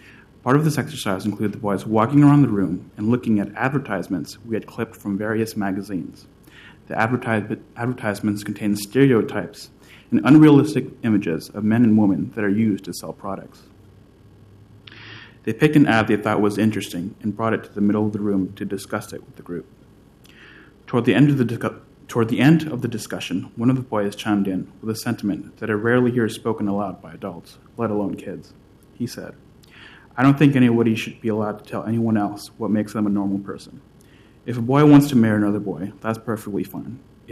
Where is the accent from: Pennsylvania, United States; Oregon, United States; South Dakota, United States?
Oregon, United States; Portland; I'm 20 years old, and I was born and raised in Southeast Portland.